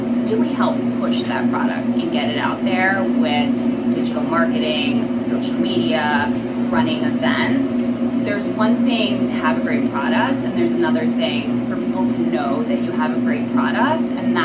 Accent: Westchester, New York, United States; I mean, I love Westchester. I grew up in Westchester.

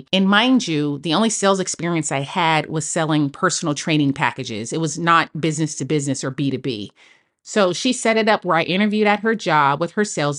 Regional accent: Oakland, California, United States; I'm from Oakland and Los Angeles is about 5.5 hours away.

